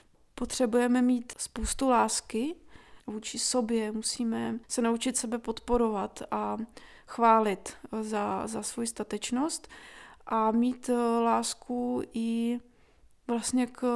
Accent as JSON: {"language": "Czech", "region": "Kyiv", "country": "Ukraine", "tie": "born or raised there", "said": "já když jsem byla malá a vyrůstala jsem v Kyjevě"}